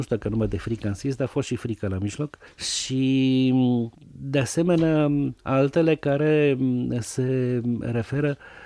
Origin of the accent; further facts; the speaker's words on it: Satu Mare, Satu Mare County, Romania; El e din Maramureș, eu sunt din Satu Mare. Nu știu dacă există 40-50 de kilometri între locurile prin care ne-am născut și am copilărit.